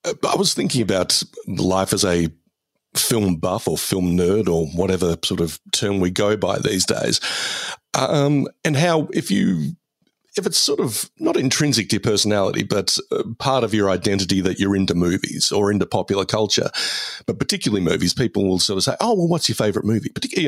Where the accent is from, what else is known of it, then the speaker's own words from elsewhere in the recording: Geelong, Victoria, Australia; when I was still reviewing movies for the Geelong Advertiser here in my hometown